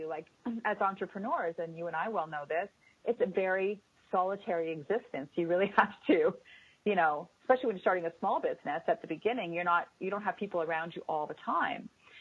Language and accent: English; Canada; I know I'm Canadian